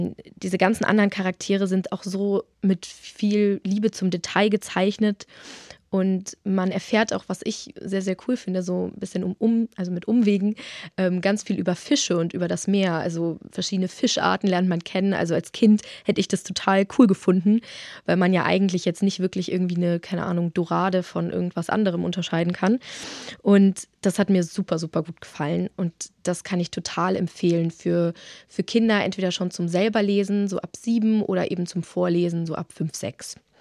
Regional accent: Passau, Bavaria, Germany; now in Leipzig, Germany; Ich komme ursprünglich aus Passau und bin jetzt eben nach Leipzig bzw. Halle gezogen.

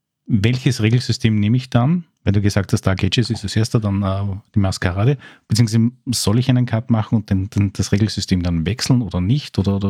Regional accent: Austria; als Österreicher

